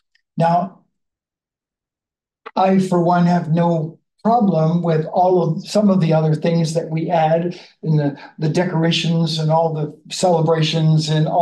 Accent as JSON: {"language": "English", "region": "East Coast", "country": "Canada", "said": "for me as a Canadian, knowing pretty much no one has heard of the town I was born in, I describe it in bigger terms, like I'm from East Coast of Canada"}